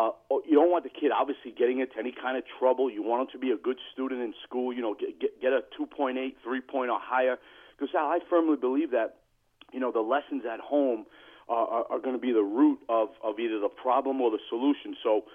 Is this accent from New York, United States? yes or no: yes; Brooklyn, New York, United States; Well, I grew up in Brooklyn, New York, Al, and I started coaching at the age of 16.